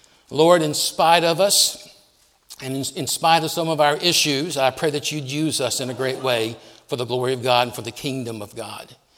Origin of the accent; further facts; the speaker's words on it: Tennessee, United States; You know, I'm from Tennessee. You probably won't even understand me anyway.